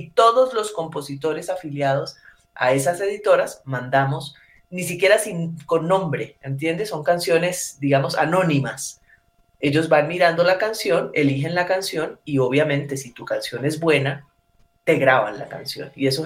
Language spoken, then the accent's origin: Spanish; Ginebra, Valle del Cauca, Colombia; born there; yo nací en el Valle del Cauca, en Ginebra, soy hija del Festival del Mono Núñez, y mi raíz principal es la música andina